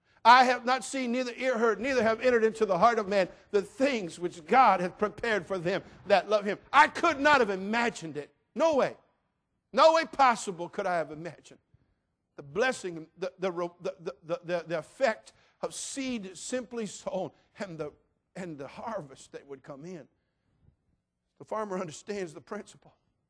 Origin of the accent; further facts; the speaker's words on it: California, United States; I'm native Californian, born and raised in California. I was born fast, I live fast, I talk fast, I do everything fast.